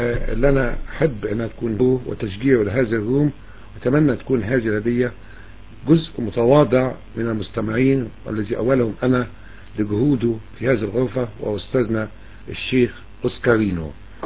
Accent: Egypt; تاريخ بلدنا مصر الحبيبة

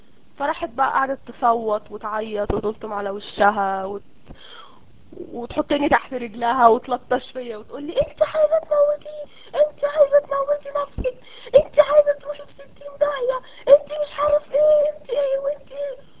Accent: Egypt; على فكره يا جماعه انتوا احنا كلنا مصريين

